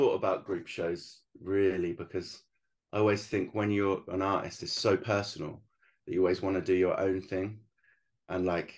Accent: England, United Kingdom; I thought when I came over as the Englishman into their country, it looks a bit arrogant when you kind of go, look at all my work.

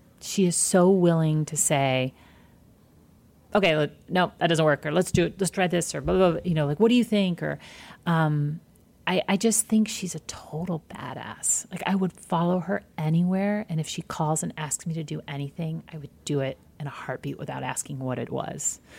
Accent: Midwest, United States; I mean, I'm from the Midwest too, you know.

